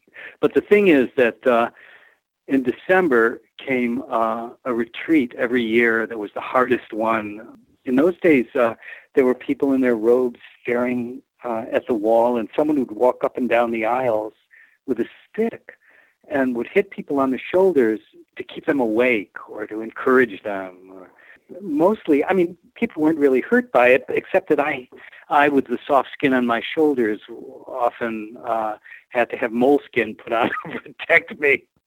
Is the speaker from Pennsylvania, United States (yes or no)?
no; Rochester, New York, United States; Right, my hometown, right across the street from where I was living.